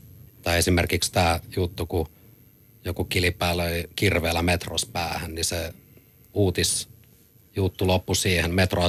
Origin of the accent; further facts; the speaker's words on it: Korso, Uusimaa, Finland; Ehkä se, että me tultiin Korsosta.